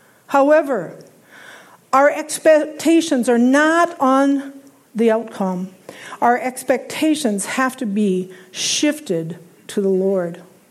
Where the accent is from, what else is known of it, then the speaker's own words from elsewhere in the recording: South Dakota, United States; I'm from South Dakota.